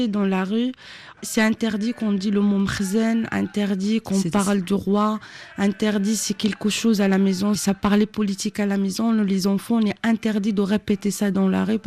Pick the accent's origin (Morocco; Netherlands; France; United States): Morocco; nous tous au Maroc, on est tous des Amazighs.